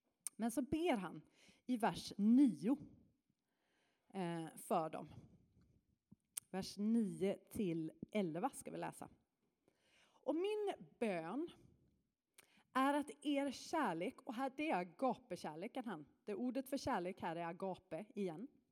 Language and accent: Swedish; Norrland, Sweden; Jag är född och uppvuxen i Norrland.